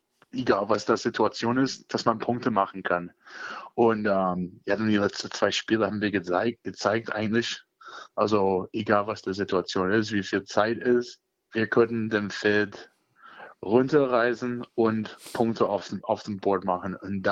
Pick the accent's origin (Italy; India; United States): United States; Maine; German is a second language; now in Cottbus, Germany; Ich komme aus der Bundesstaat Maine in der US.